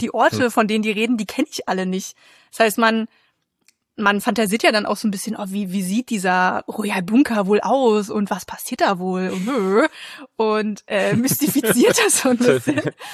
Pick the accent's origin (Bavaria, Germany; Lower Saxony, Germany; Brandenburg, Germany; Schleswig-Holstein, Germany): Brandenburg, Germany; Und ich kam halt, oder ich komme aus Brandenburg. Das heißt, Berlin war nicht so weit weg.